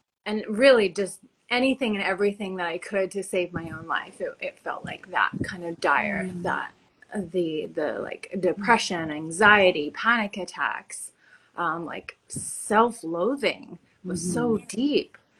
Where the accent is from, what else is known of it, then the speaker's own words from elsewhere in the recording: Australia; moved away as an adult; also born or lived in Los Angeles; now in Hawaii, United States; so I am from Australia originally, and I now live in Hawaii, and I came over to first the United States as a 20-something-year-old actress